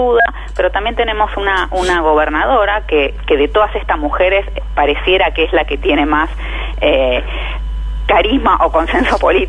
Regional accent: Argentina

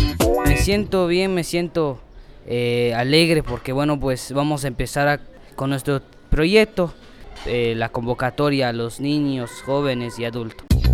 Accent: Mexico; first language Zapotec; Spanish is a second language; sobre Linux, nuestra lengua nativa que es el zapoteco.

